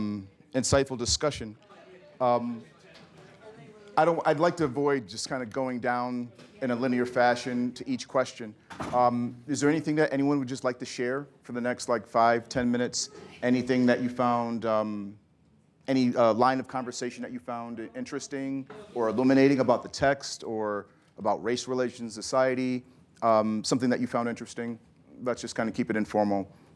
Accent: United States; As an American, I kind of accept that, you know, separation of church and state

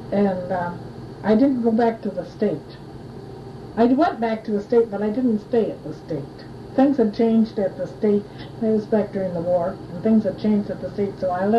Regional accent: Traverse City, Michigan, United States; I was born in Traverse City, and I went to school in Traverse City.

